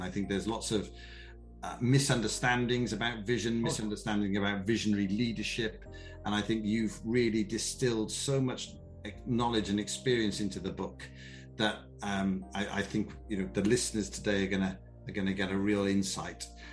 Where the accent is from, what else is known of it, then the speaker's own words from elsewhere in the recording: United Kingdom; obviously being British